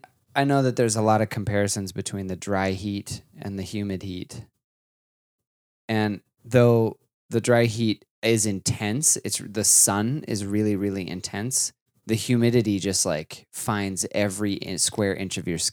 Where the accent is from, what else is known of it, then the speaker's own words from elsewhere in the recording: Oregon, United States; also born or lived in Idaho; Because it was the hot time of the year was so short where I grew up. But when we moved from Oregon to Idaho, the summers were a lot drier and a lot hotter.